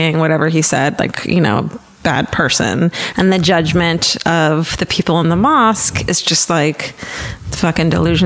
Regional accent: Wellington, Ohio, United States; this kid from my hometown in Wellington, Ohio

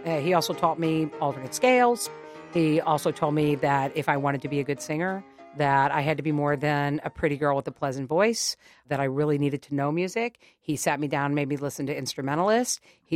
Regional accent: Midwest, United States; I was a little queer kid growing up in the Midwest.

